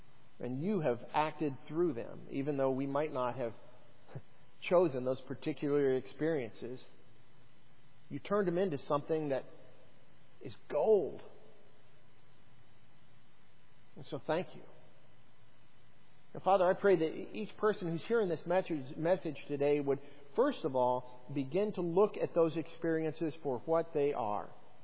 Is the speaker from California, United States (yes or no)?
no; Colorado Springs, Colorado, United States; he's from Colorado Springs. I'm from Colorado Springs.